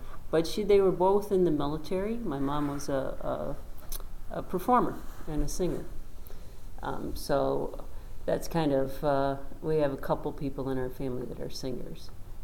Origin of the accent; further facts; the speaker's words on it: Inkster, Michigan, United States; born there; I was born in Inkster, Michigan, so 1959. And I was one of 12 children.